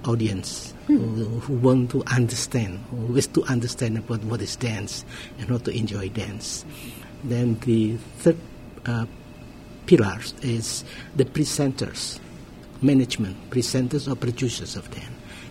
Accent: Indonesia; English is a second language; I was a dancer. I'm from Indonesia.

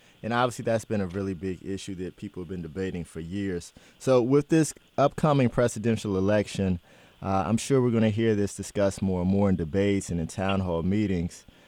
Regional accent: Washington, District of Columbia, United States; So, Dr. Winterston, I'm from the Washington, D.C. area. I attend a church in Largo, Maryland.

